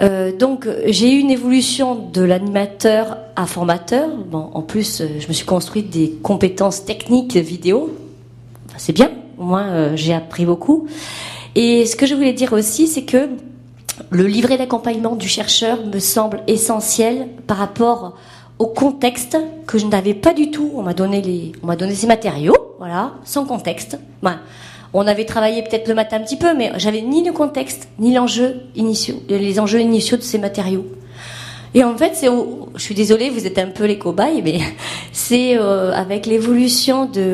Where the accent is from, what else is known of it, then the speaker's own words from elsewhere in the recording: Marseille, Provence-Alpes-Côte d'Azur, France; also born or lived in Paris; Ben moi, je viens de Marseille, donc, si vous voulez, comme il m'a jamais répondu, je voyais pas trop la différence, Créteil.